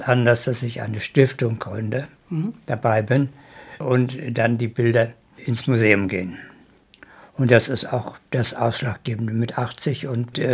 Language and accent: German; Schwerin, Mecklenburg-Vorpommern, Germany; now in Wiesbaden, Germany; Ein Teil geht nach Schwerin in meine Heimatstadt, von der ich damals 1958, 59 in den Westen gegangen bin. Und die andere Hälfte bleibt in Wiesbaden, wo ich über 50 Jahre gelebt habe.